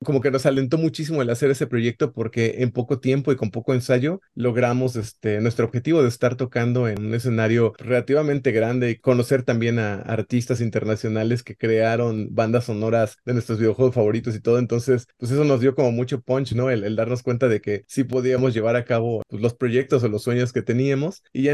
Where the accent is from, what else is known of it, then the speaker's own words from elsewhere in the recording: Veracruz, Mexico; Aquí en Xalapa, realmente está bastante cerca de mi pueblo natal, que se encuentra a unas 2 horas.